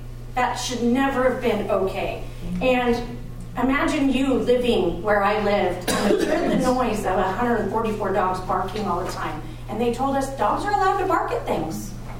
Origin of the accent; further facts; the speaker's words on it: Tehachapi, California, United States; from Tehachapi.